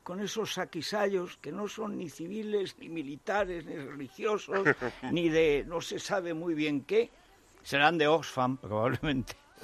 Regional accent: Aragon, Spain; Como la parte de mi pueblo, que es la que yo conozco, pues Teruel es tan grande, Teruel es el doble grande que Madrid

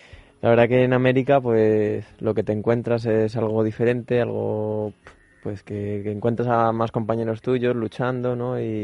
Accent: Spain; Me duele decirlo, que soy español y me cuesta mucho asimilarlo

